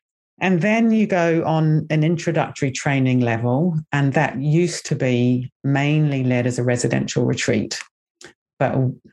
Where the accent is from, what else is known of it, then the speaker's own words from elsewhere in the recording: New Zealand; You know, I grew up in New Zealand in the 70s.